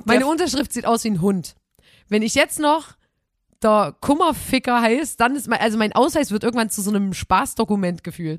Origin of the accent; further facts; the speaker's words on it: Saxony, Germany; In Lauter-Bernsbach, in Sachsen, im Erzgebirge, bei uns im Erzgebirge